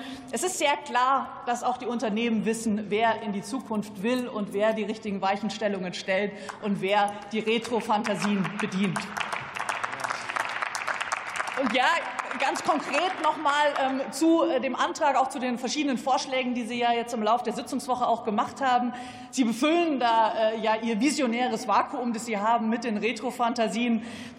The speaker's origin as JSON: {"language": "German", "region": "Baden-Württemberg", "country": "Germany", "said": "Ich komme aus Baden-Württemberg."}